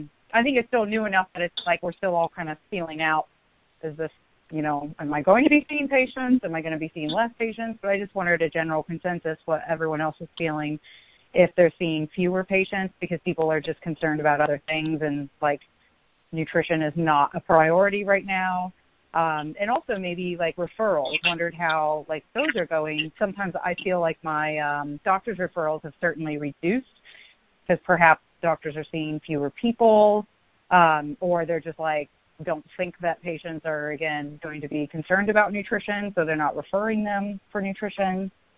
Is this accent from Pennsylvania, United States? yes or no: no; Ohio, United States; I'm from Ohio.